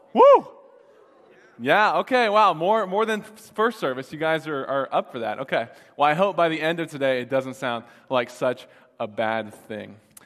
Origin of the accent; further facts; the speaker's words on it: Ohio, United States; So I'm from Ohio, and if you're not aware, Ohio is really cold in the winter